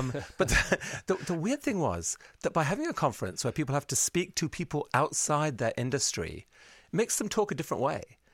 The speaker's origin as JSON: {"language": "English", "country": "Pakistan", "tie": "born or raised there", "also_born_or_lived": "India / Afghanistan / England", "said": "I was born in Pakistan, grew up in Pakistan, India, Afghanistan, came to England, got educated"}